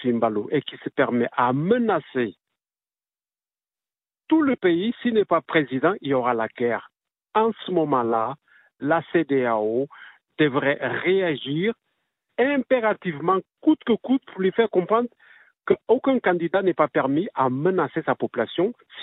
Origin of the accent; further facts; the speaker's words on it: Guinea-Bissau; je suis originaire de la Guinée-Bissau.